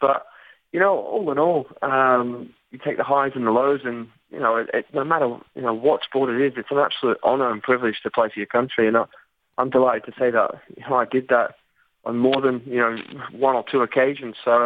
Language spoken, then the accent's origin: English; Melbourne, Victoria, Australia; I'm from Melbourne originally, but, you know, the whole of Australia is, you know, a fantastic place, and it would just be nice to come home